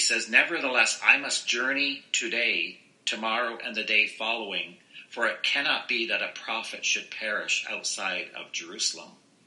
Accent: Ontario, Canada; now in Ottawa, Canada; in my case, I grew up in Southern Ontario, and then I came to Ottawa, and then I went to other cities

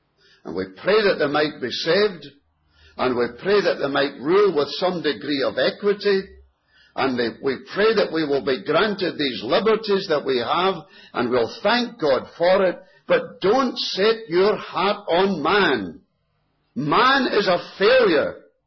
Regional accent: Scotland, United Kingdom; I was born and raised in Scotland, and Britannia rules the waves, you know. That's what I was taught at school.

